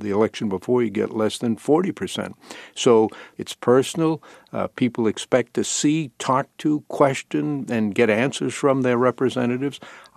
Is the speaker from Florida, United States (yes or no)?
no; Maine, United States; I was born and raised in Maine. I've been so fortunate. My parents had no education. We grew up in very difficult circumstances